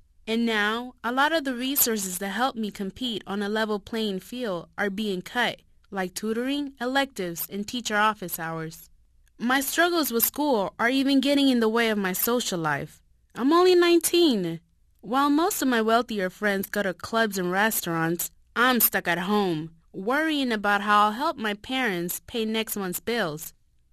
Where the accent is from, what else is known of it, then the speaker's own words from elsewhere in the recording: El Salvador; Sometimes I wonder if I should have stayed in my home country, El Salvador. We didn't have fancy classrooms, and our books were outdated, but our teachers were like family.